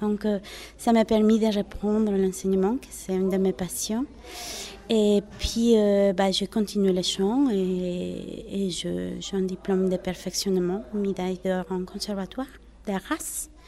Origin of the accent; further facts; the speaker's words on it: Ecuador; French is a second language; moved away as an adult; now in France; J'ai obtenu mes diplômes d'études musicales, pédagogiques et de chant en Équateur, mon pays d'origine.